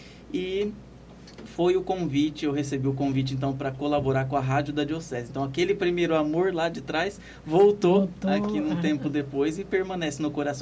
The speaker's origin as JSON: {"language": "Portuguese", "town": "Taquaritinga", "region": "São Paulo", "country": "Brazil", "tie": "born or raised there", "said": "Eu sou natural da cidade de Taquaritinga, que é próxima a Jaboticabal."}